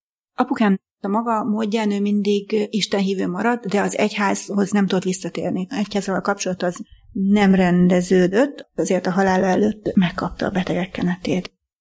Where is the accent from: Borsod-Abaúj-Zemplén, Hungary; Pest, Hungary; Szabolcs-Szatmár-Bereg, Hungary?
Pest, Hungary; Solymár; Solymáron nőttem fel, meg voltunk keresztelve a nővéremmel, anyukám szülei jártak, de a szüleim nem jártak templomba, nem voltak gyakorló katolikusok.